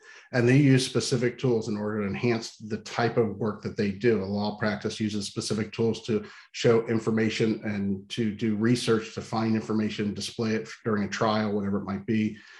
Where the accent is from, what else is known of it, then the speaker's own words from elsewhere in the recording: Ohio, United States; I'm originally from Central Ohio, grew up farming